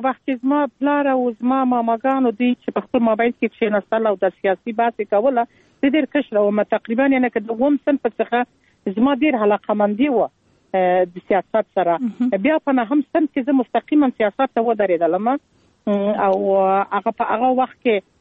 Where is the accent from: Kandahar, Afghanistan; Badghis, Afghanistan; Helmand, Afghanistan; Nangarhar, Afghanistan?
Kandahar, Afghanistan; born there